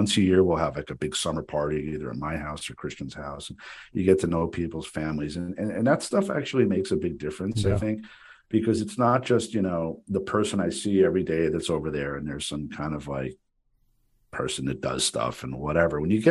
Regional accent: Paramus, New Jersey, United States; I grew up with you in Paramus

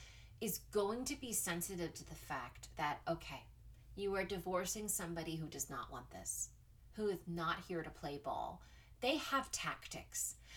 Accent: Texas, United States; And then I'm going to read you crazy stories from Tales from Texas, which is my home state.

